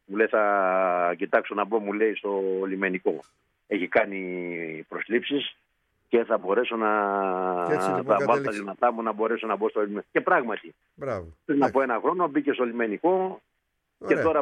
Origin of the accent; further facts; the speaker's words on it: Doriskos, Eastern Macedonia and Thrace, Greece; also born or lived in Alexandroupoli; 10 χρόνια μέναμε στο Δωρίσκο.